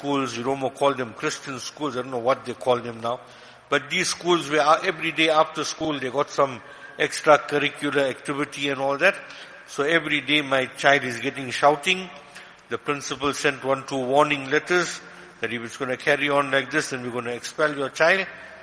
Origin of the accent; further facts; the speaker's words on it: South Africa; So as South African Muslims, we spoilt for choice.